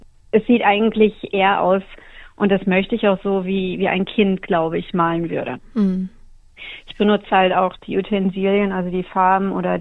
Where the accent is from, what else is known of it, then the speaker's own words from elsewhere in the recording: Germany; now in Australia; ob ich als Deutsche hier in Australien nicht vielleicht auch noch große Chancen hätte